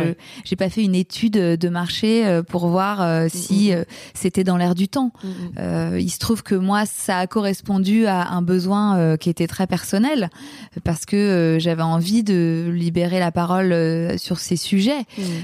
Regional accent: Paris, Île-de-France, France; Je suis une Parisienne, maman de deux enfants

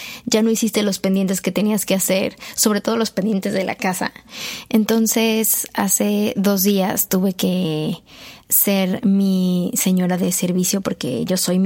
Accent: Mexico; estoy haciendo, como buen mexicano, todo al último

